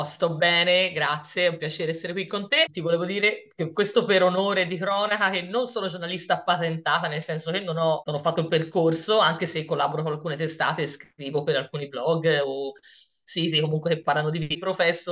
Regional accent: Tuscany, Italy; specialmente per una nata e cresciuta in Toscana.

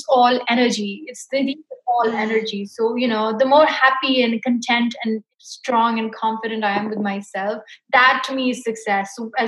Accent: Nepal; So I think growing up in Nepal, I went to different temples

